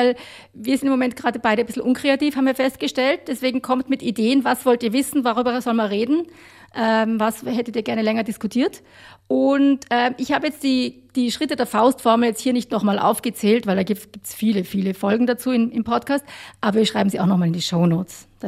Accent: Austria; accent: Austrian; bin froh, wenn sie mich in Deutschland halbwegs verstehen mit unserem österreichischen Dialekt hier.

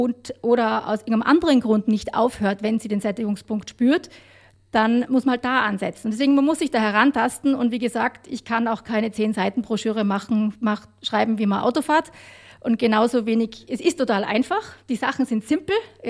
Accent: Austria; accent: Austrian; bin froh, wenn sie mich in Deutschland halbwegs verstehen mit unserem österreichischen Dialekt hier.

